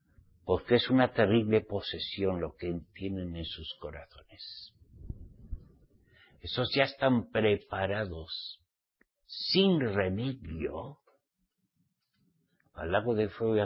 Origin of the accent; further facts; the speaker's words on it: Spain; No, no, soy español